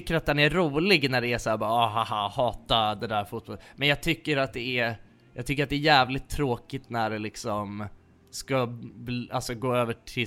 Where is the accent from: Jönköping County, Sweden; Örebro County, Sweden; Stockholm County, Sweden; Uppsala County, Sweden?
Stockholm County, Sweden; Nacka; för att jag kommer från Nacka liksom